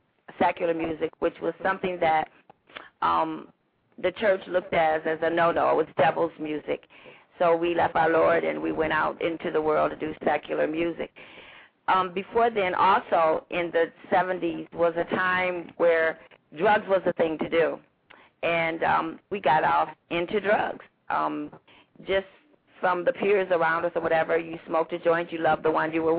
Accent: Grand Rapids, Michigan, United States; also born or lived in Detroit; From there, I guess we moved from Detroit, where I was born, to Grand Rapids, and I call Grand Rapids Freedom Town.

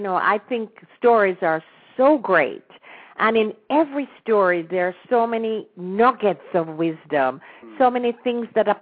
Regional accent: Jamaica; stories of growing up in Jamaica before independence, because there's not a lot of real documentation about, you know, how we socialized, what went on

